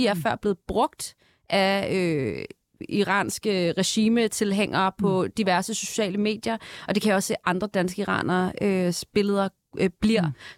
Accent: Iran; now in Denmark; Fordi mine forældre er tidligere iranske statsborgere, nu danske statsborgere, så kan de jo se på mit efternavn og på, hvordan jeg ser ud, at jeg er iraner.

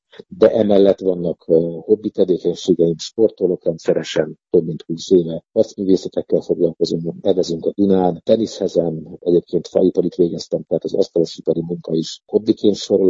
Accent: Budapest, Hungary; born there; én mindig is egy ilyen elfelejtett fővárosi fickó voltam. Budapesten születtem, itt dolgoztam mindig is, most is itt dolgozom.

